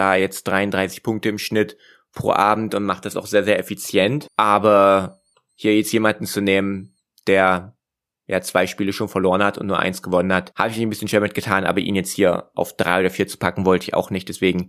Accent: Dessau, Saxony-Anhalt, Germany; hier aus meiner Heimatstadt Dessau.

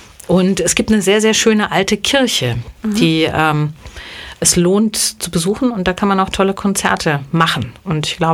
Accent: Bad Brückenau, Bavaria, Germany; born there; Das ist noch, Vorsicht, ganz dünnes Eis für eine Fränkin natürlich.

